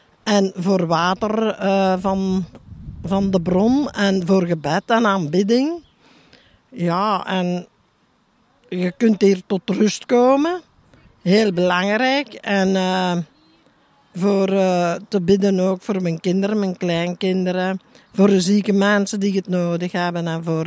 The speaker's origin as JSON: {"language": "Dutch", "town": "Scherpenheuvel", "region": "Flemish Brabant", "country": "Belgium", "said": "Ik kom uit Scherpenheuvel."}